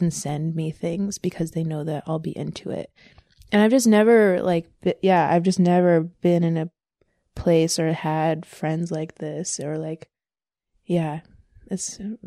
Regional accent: Iowa City, Iowa, United States; So Iowa City is my hometown.

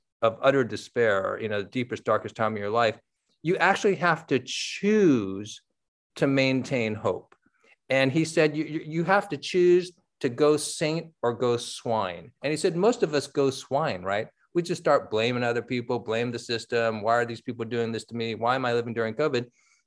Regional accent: San Francisco, California, United States; I grew up in San Francisco reading The Chronicle.

